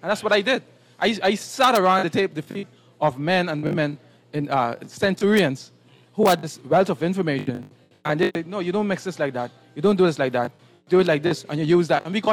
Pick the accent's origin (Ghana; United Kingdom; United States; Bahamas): Bahamas; Cat Island; And so I learned the scientific part of herbs along with the traditional and oral history in growing up in Cat Island as a little boy, identifying plants in my environment.